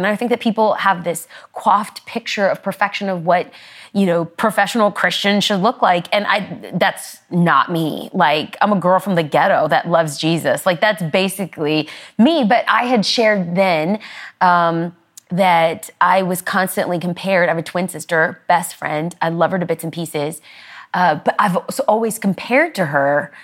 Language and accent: English; Los Angeles, California, United States; I grew up poor, and so I'm first generation American. I grew up in Los Angeles.